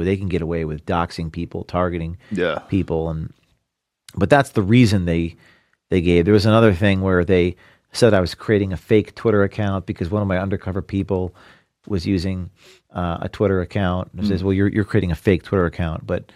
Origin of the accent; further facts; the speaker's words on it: New Jersey, United States; And I'm from New Jersey, so.